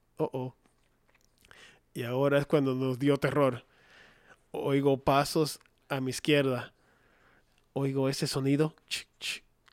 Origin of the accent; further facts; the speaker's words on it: Colorado, United States; Spanish is a second language; yo soy de Colorado.